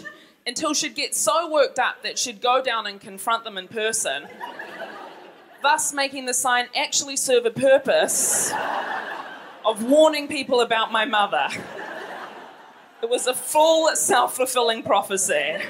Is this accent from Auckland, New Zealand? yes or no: yes; Ponsonby, Auckland, New Zealand; I grew up in Ponsonby, and my parents, they were, like, extremely politicized from a young age